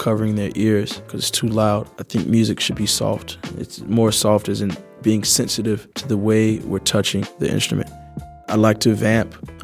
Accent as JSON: {"language": "English", "town": "Charlotte", "region": "North Carolina", "country": "United States", "said": "from Charlotte, North Carolina. I play the piano. My music does convey that I'm from the South."}